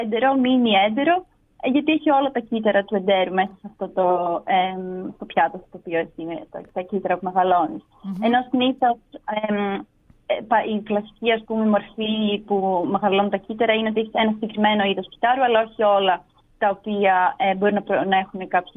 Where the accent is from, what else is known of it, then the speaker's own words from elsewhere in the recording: Greece; moved away as an adult; Ναι, η αλήθεια είναι ότι έφυγα σχετικά νωρίς από την Ελλάδα. Δηλαδή, έκανα τις προπτυχιακές μου σπουδές κατευθείαν στην Αγγλία.